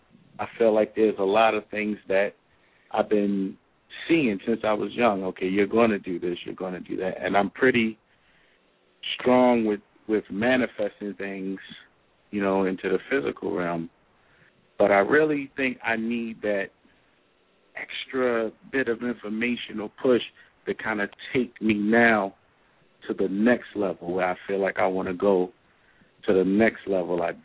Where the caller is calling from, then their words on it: Baltimore, Maryland, United States; I'm calling from Baltimore.